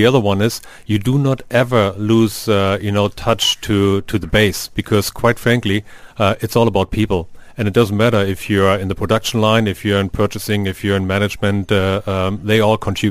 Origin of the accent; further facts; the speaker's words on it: Wolfsburg, Lower Saxony, Germany; See, I have a big advantage. I grew up in Wolfsburg, so it's never ever that hot in Wolfsburg, and therefore we only have gray skies.